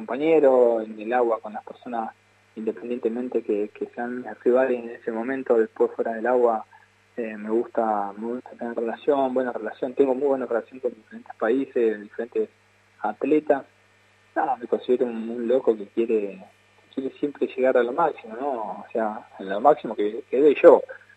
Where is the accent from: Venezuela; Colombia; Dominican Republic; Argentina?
Argentina; y cuando te presentan tu cancha, te mencionan, te dicen que sos de Argentina, la verdad que que te entra el pecho